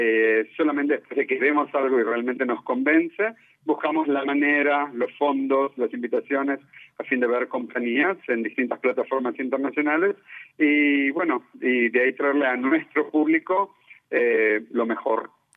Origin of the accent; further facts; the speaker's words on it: Argentina; accent: Argentine; no como el mío que sigue siendo argentino